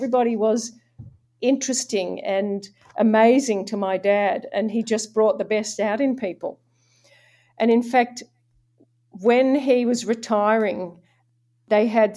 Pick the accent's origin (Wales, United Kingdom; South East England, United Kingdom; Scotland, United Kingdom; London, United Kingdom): South East England, United Kingdom; Oxford; born there; I was born in Oxford, so I'm English, really.